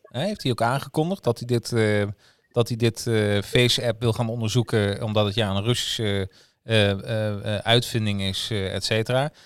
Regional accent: Netherlands; We zijn natuurlijk als Nederlanders een beetje pro-westers.

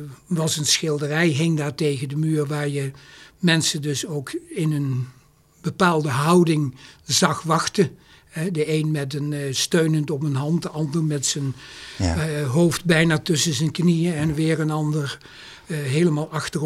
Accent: Heerlen, Limburg, Netherlands; born there; Maar in mijn geboortestad Heerlen, die heeft zichzelf gebombardeerd.

